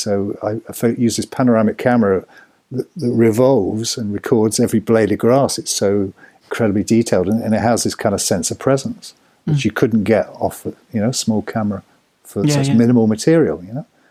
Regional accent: Oxford, South East England, United Kingdom; also born or lived in Cowley; our culture when we were growing up in Oxford and Cowley was to see music

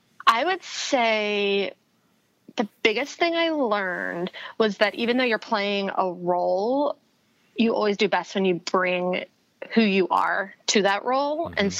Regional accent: East Coast, United States; moved away as an adult; now in San Diego, United States; I'm from the East Coast. I might end up never leaving here. And I was 25 and I decided, let's try the West Coast. So I moved to San Diego

